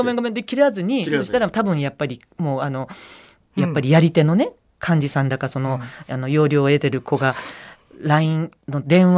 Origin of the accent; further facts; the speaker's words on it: Tochigi, Japan; 本当そうなんです、地元の栃木で 中学校時代の同級生がちょっと5月のそのね連休中1日ぐらい集まりませんかっていうふうに